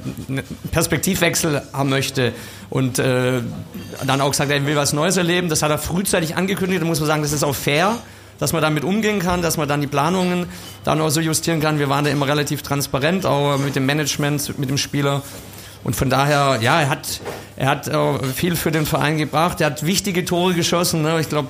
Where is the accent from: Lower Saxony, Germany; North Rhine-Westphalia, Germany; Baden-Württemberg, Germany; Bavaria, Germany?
Baden-Württemberg, Germany; als Schwabe hätte ich natürlich auch immer gerne höhere Eigenkapitalquote